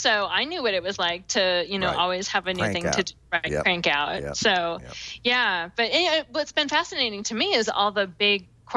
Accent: Seattle, Washington, United States; I'm from Seattle originally, so I tend to say you guys when I'm addressing a group of people

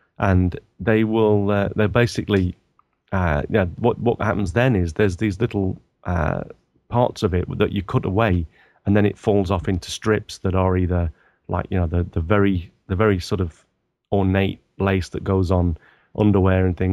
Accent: England, United Kingdom; now in Japan; I don't intend to go back to England. As much as I love England as my sort of my motherland, or you know, my home country, I just love Japan more

